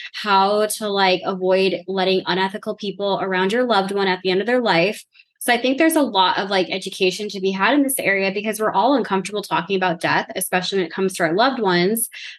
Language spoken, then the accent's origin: English; the South, United States; Because like, I'm from the South. What else? I mean, what else does a Southern girl do with her time, right?